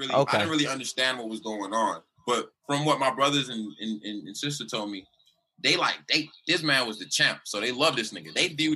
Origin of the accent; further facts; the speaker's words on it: Miami, Florida, United States; Growing up in Little Haiti, man, it's just like Haiti, low-key. Like, everybody's Haitian.